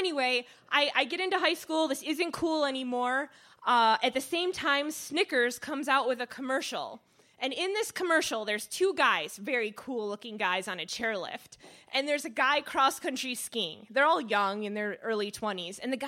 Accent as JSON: {"language": "English", "town": "Detroit", "region": "Michigan", "country": "United States", "tie": "born or raised there", "said": "I'm white, but I'm from Detroit, so that tendency will always be there. anyway, so I grew up in Detroit, Michigan, right?"}